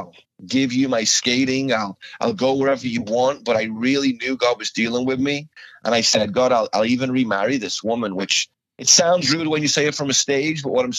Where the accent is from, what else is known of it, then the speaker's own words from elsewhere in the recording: Liverpool, North West England, United Kingdom; And so it's, you know, and I'm from Liverpool.